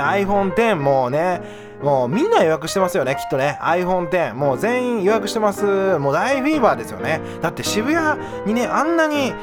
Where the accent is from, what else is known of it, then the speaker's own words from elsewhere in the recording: Wakayama, Japan; moved away; 田舎から出てきたといえばですね、僕は絶対ね、田舎の和歌山県だったんですけど、和歌山で俺はずっとやるんだ、俺はもう地元で頑張るんですみたいな感じで